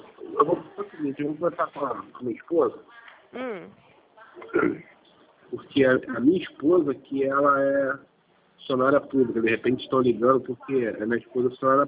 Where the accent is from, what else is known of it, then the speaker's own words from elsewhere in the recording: Rio de Janeiro, Brazil; Sou do Rio.